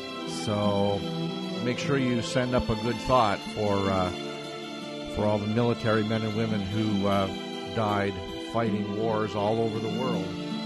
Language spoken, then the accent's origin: English; Canada; now in United States; being a Canadian, of course, weather is very important to me. And I can tell you for certainty that it's going to be a miserable weekend here in Southwest Virginia